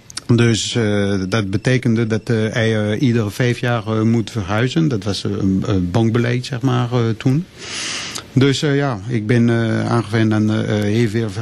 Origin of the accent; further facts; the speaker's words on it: La Rochelle, Nouvelle-Aquitaine, France; also born or lived in Châtellerault; Ja, ik ben geboren dan in Châtellerault, maar daar ben ik niet opgegroeid. Ik ben opgegroeid in de stad van La Rochelle, dat is meer aan de kust van Frankrijk, Vijfde Kust, een departement van Charente-Maritime. Een hele leuke plek om te groeien aan het strand, aan het zee.